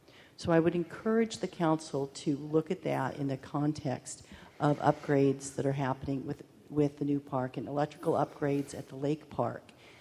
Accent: Atascadero, California, United States; from Atascadero.

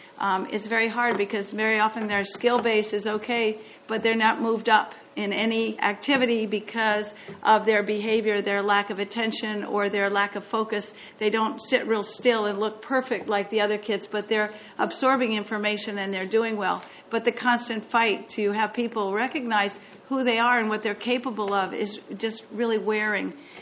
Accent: San Luis Obispo, California, United States; I'm from San Luis Obispo, 888 Mountain View.

